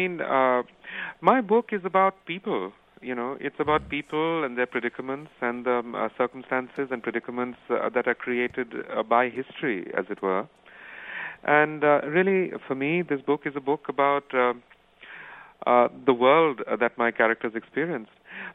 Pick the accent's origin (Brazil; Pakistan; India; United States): India; No, I'm not. I'm from India, actually.